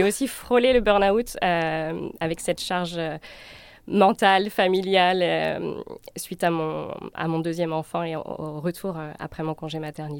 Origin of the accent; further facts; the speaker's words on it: Nantes, Pays de la Loire, France; also born or lived in Marseille; Eh bien, je suis française, comme ça s'entend probablement. J'ai grandi à Nantes et j'ai fait mes études à Marseille.